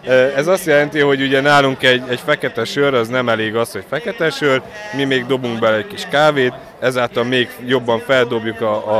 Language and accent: Hungarian; Hungary; És mi magyarok vagyunk, tehát itt főzzük